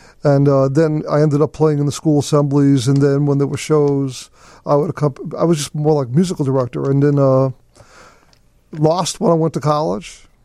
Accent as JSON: {"language": "English", "town": "Brooklyn", "region": "New York", "country": "United States", "said": "Yeah, Brooklyn."}